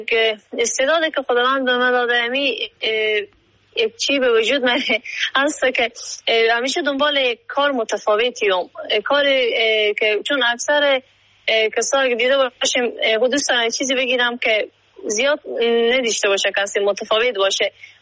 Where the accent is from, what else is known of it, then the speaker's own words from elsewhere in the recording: Herat, Afghanistan; به هرات زندگی میکنم، از هراتم و یک فامیل روشنفکر تحصیل کرده شکر از یک فامیل روشنفکر هستم